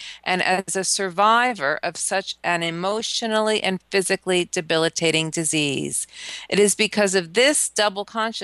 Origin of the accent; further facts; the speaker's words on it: New York, United States; I grew up on Long Island, and it was in those days we used to think, oh gosh, all the dogs in the neighborhood had Lyme